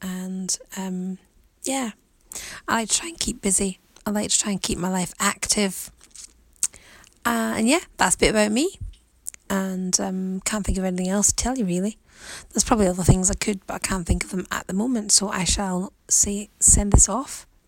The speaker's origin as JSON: {"language": "English", "town": "Glasgow", "region": "Scotland", "country": "United Kingdom", "tie": "born or raised there", "said": "I come from the UK. I was born and bred in Glasgow in Scotland."}